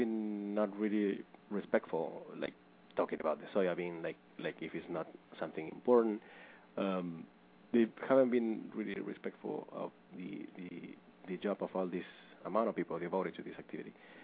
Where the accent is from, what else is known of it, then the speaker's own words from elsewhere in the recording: Rosario, Santa Fe, Argentina; I am from Rosario City, the same city that Guevara was from.